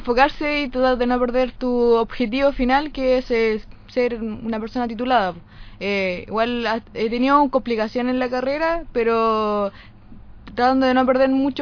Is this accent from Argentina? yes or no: no; Linares, Maule, Chile; No, en Linares, soy de Linares.